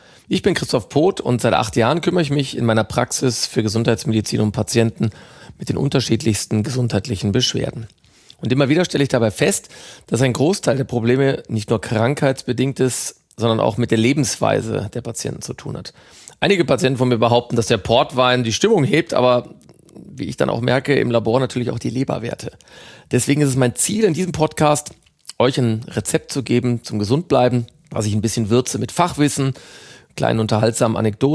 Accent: North Rhine-Westphalia, Germany; Meine Heimat ist das Ruhrgebiet und dort ist er quasi eine der Standard-Leibspeisen der Bewohner des Ruhrgebiets, die Currywurst.

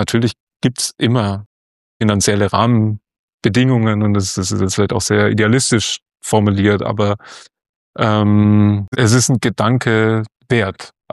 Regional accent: Esslingen, Baden-Württemberg, Germany; tolle Fachhochschule bei uns in meiner Heimatstadt Esslingen.

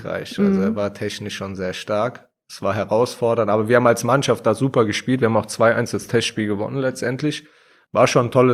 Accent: Wiesbaden, Hesse, Germany; ich komme gebürtig aus Wiesbaden.

